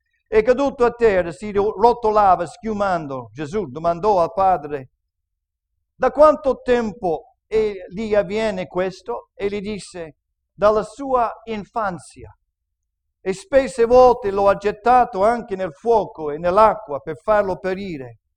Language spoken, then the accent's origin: Italian; United States; accent: American English; first language English; Italian is a second language; Lui parla l'inglese puro, io parlo l'inglese americano.